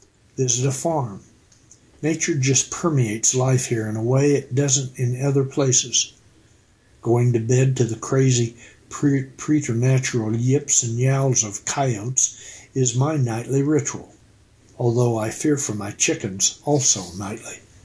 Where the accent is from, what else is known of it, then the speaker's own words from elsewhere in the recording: Hobbs, New Mexico, United States; New Mexico will always be where I'm from. I was born in Hobbs and lived there on and off in my childhood.